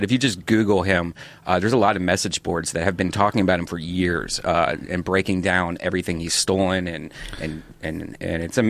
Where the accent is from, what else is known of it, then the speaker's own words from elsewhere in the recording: Ireland; No, I'm not. I'm Irish.